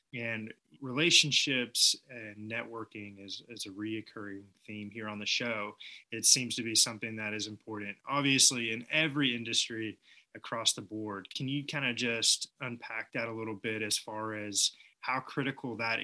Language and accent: English; Texas, United States; I'm from Texas. You know, back home, Whataburger is everywhere.